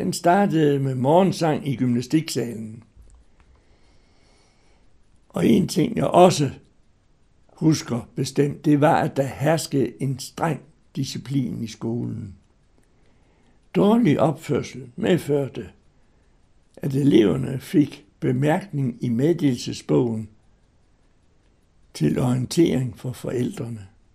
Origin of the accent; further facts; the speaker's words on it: Horsens, Central Denmark Region, Denmark; og jeg er født den 7. august 1922. Og jeg er født her i Horsens. Min barndom, den starter jo sådan set i Nørretorv.